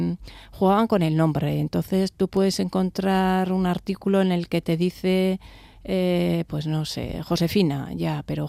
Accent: Oiartzun, Basque Country, Spain; nosotros somos de Oiartzun, estamos en Oiartzun

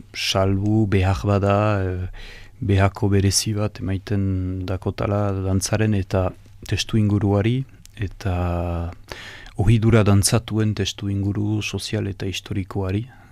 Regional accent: Itxassou, Nouvelle-Aquitaine, France; berdemoran segitzen nien ni ene herrian, ni itxasuko niz, itxasuara.

